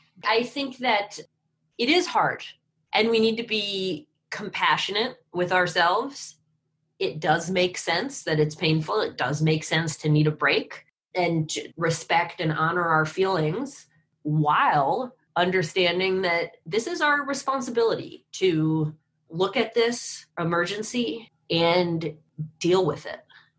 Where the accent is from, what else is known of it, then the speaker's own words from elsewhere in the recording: Ann Arbor, Michigan, United States; which is quite something for a town the size of Ann Arbor, which happens to be my hometown.